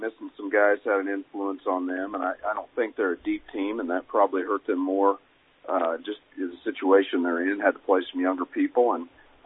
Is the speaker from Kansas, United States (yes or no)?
yes; Kansas, United States; I grew up in Western Kansas, and we drove 2 hours to games all the time.